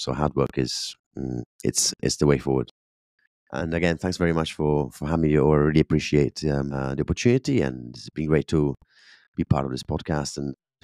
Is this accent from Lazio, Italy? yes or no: no; Sicily, Italy; English is a second language; So when they ask me where I'm from, I say, I'm actually, you know, from Sicily.